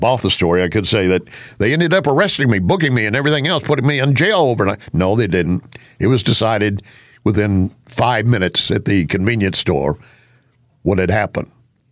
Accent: Texas, United States; You want to take it as Texas BS? Okay, you're entitled. I'm from Texas.

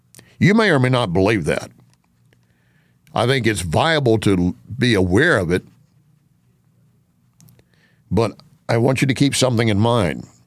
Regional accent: Texas, United States; born there; Now, I can say that because I was born in Texas. And being born in Texas, my birth certificate was already pre-stamped for religion, Baptist.

